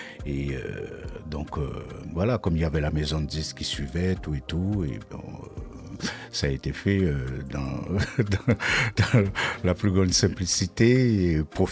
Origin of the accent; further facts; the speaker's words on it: Guadeloupe, France; c'est quelqu'un chez nous en Guadeloupe.